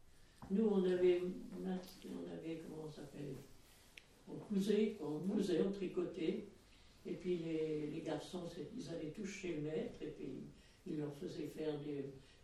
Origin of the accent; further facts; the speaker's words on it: Cluny, Bourgogne-Franche-Comté, France; born there; Je suis née à Cluny.